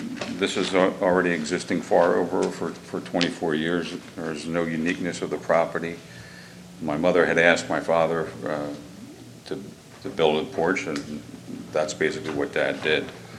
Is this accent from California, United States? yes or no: no; Pennsylvania, United States; We're primarily from Pennsylvania. My parents moved down like 25, 30 years ago.